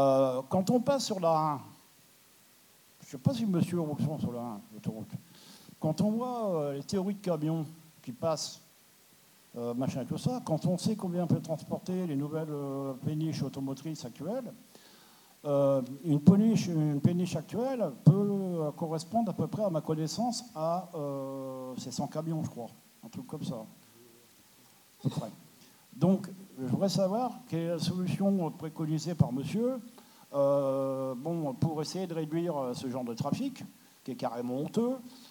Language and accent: French; Péronne, Hauts-de-France, France; Alors, je suis de Péronne. J'ai 70 balais.